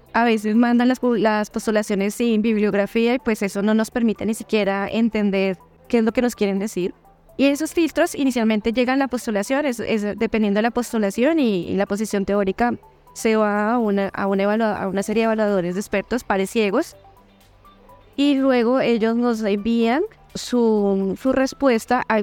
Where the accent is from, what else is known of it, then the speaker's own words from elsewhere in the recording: Colombia; igualmente que aquí en Colombia, pues porque yo soy colombiana.